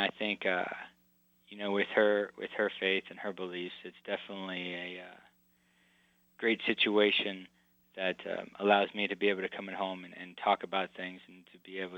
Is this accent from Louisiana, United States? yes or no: no; Indiana, United States; I grew up in Indiana, and, you know, there's belief and understanding in God, but we didn't grow up in a church.